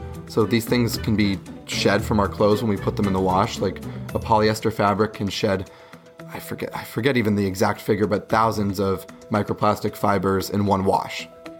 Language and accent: English; Berwick, Pennsylvania, United States; My hometown of Berwick, I think, is like a lot of other places in central PA in that agriculture is important